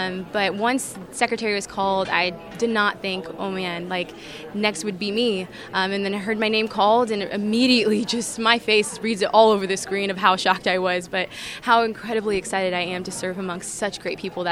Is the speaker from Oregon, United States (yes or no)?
no; Lodi, California, United States; I'm from Lodi, California, where I grew up in a small farming community.